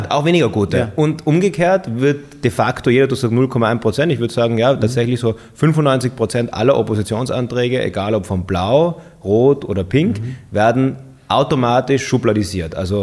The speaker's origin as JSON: {"language": "German", "town": "Innsbruck", "region": "Tyrol", "country": "Austria", "tie": "born or raised there", "said": "Ich bin in Tirol aufgewachsen, in Innsbruck"}